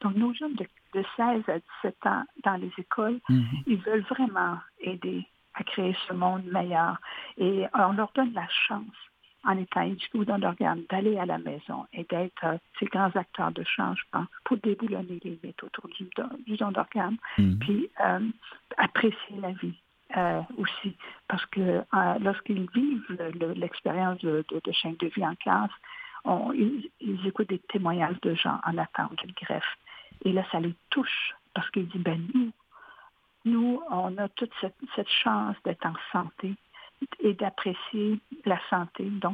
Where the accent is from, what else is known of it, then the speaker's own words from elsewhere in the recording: Rivière-du-Loup, Quebec, Canada; moi, je suis de Rivière-du-Loup